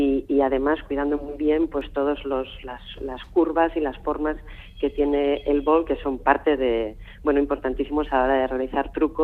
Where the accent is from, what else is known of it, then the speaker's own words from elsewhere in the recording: Basque Country, Spain; porque para eso somos de Gran Bilbao